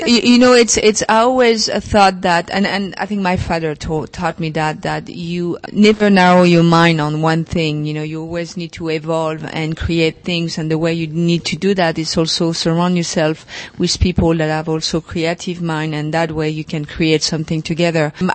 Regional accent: France; English is a second language; I grew up in France

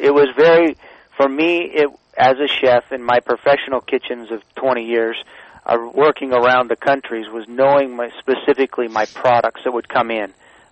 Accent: California, United States; I'm actually from the Central Valley.

